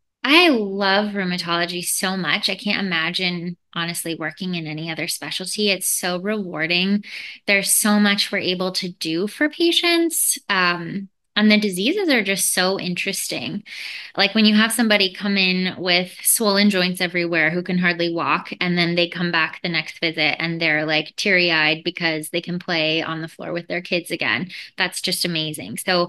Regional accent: California, United States; now in Seattle, United States; I'm from California originally, and I moved up to Seattle for grad school.

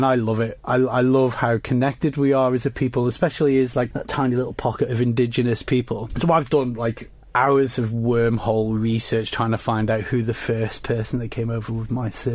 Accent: Spain; It's the amount of people who would hear my accent and kind of go, oh, what, he doesn't sound Spanish

